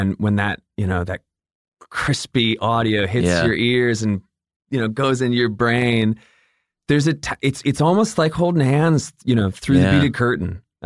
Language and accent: English; Atlanta, Georgia, United States; also born or lived in Michigan; I'm from Michigan, and then I grew up in Atlanta, so just metropolitan areas.